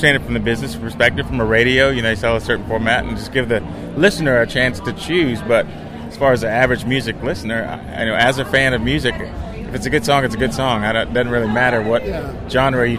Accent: Portsmouth, Virginia, United States; also born or lived in Spain; I'm from Portsmouth, Virginia, originally, but being a military veteran, I'm from everywhere. I lived in Spain for 3 years, from when I was 10 to when I was 13

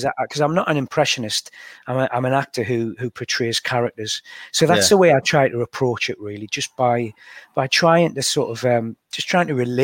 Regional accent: Washington, North East England, United Kingdom; born there; accent: County Durham twang; Well, not quite the next village. I was born in Washington, which is okay. Which is close to, like, it's about 15 miles from Langley, Sacriston.

